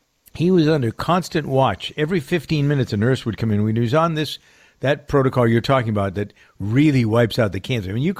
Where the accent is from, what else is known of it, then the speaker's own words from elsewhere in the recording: Framingham, Massachusetts, United States; I have a very close friend in my hometown of Framingham who happens to be a state rep